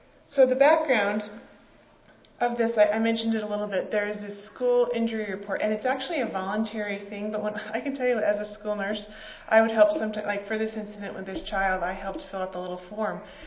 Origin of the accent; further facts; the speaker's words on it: New Hampshire, United States; I grew up in New Hampshire, though. So if you look in your little ruler, New Hampshire's at the top, Utah's at the bottom.